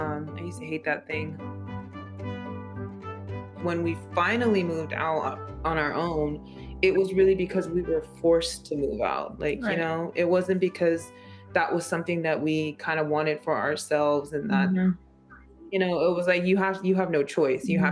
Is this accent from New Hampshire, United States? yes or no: no; San Francisco, California, United States; 14 University Street. That's the home that we grew up in San Francisco.